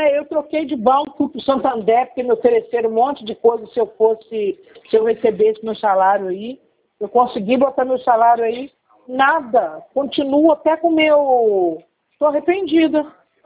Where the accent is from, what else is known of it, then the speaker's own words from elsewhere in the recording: Rio de Janeiro, Brazil; Não, sou do Rio de Janeiro.